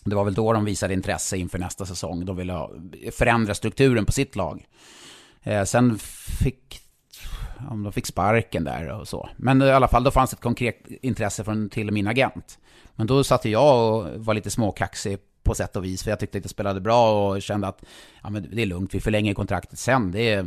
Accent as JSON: {"language": "Swedish", "town": "Stockholm", "region": "Stockholm County", "country": "Sweden", "said": "Ja, jag är ju från Stockholm, så finka."}